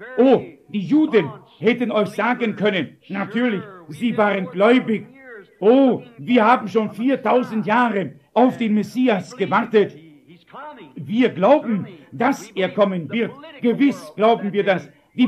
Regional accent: Arizona, United States; Ich bin ja aus Arizona und ich habe eine der großen Schulen vor kurzem betrachtet

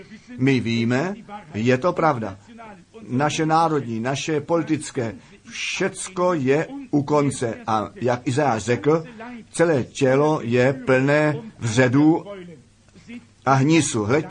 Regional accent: Arizona, United States; Vždyť já jsem z Arizony a některé veliké školy před krátkým časem jsem viděl

